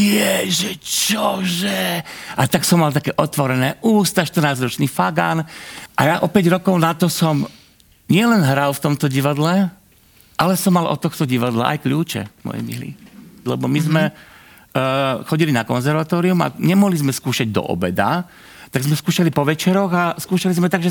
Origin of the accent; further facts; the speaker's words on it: Kremnica, Banská Bystrica Region, Slovakia; ja som z Kremnice, z malého mestečka a moja maminka Zlata, ja som mal 14 rokov